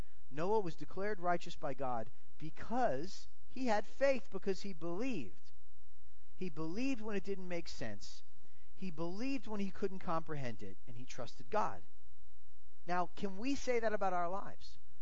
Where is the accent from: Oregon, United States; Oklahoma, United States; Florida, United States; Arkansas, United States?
Florida, United States; now in Georgia, United States; I know, I'm from Florida, so there's a lot of hurricanes in Florida. I grew up with hurricanes.